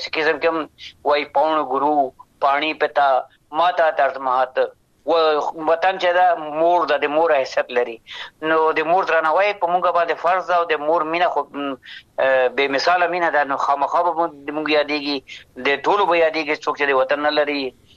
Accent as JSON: {"language": "Pashto", "country": "Afghanistan", "moved": "yes", "said": "ځکه هر چېرته هم افغانستان به ما سره وي، زه به د افغانستان سره یم."}